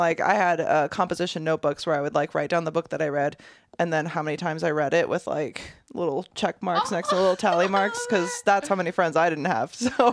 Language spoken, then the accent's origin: English; Midwest, United States; I grew up in the Midwest.